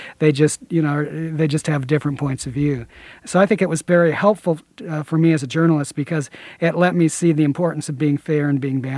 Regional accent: Aurora, Illinois, United States; Well, you know, I grew up in Aurora, Illinois, which was at that time extremely conservative part of the country.

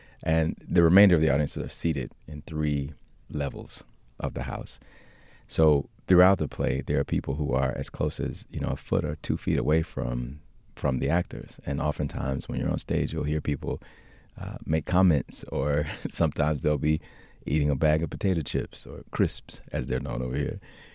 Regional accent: Alabama, United States; I'm from Alabama and I went to college in Florida.

